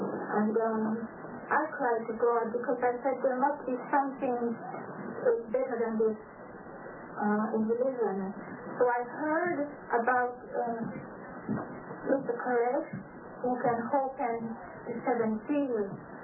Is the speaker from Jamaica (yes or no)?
yes; Jamaica; now in Canada; Originally, I'm from Jamaica, but I reside in Canada for a while.